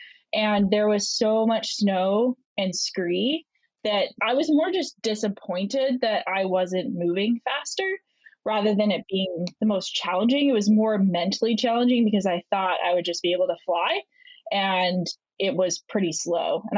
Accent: Vermont, United States; also born or lived in Italy; I grew up in Vermont. It's just my favorite thing. So we lived in Italy for 2 years

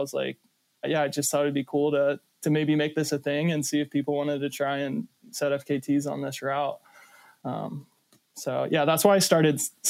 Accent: Georgia, United States; I'm from Georgia, so I just kind of use that as motivation to get home.

